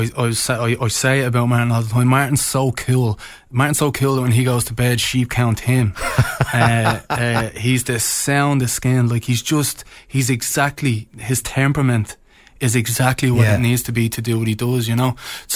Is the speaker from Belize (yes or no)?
no; Dublin, Leinster, Ireland; now in Ennistymon, Ireland; I remember growing up in Dublin in the 80s